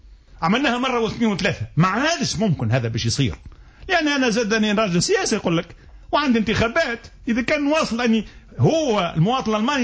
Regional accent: Tunisia

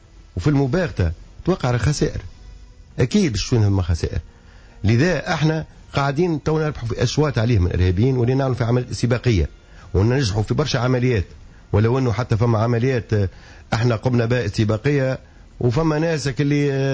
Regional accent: Tunisia; اما انا كتونسي

